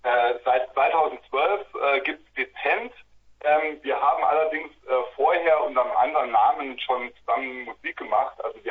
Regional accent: St. Ingbert, Saarland, Germany; Wir sind aus St. Ingbert, das ist so ein kleines Kaff im Saarland.

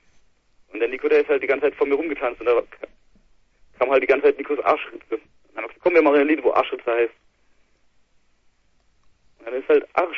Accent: Baden-Württemberg, Germany; Nee, ich komme eigentlich aus der Nähe von Karlsruhe.

